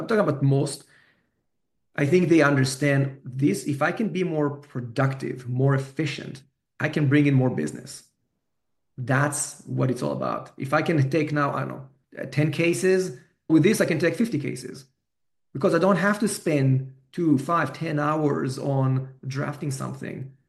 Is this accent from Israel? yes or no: yes; Israel; accent: Israeli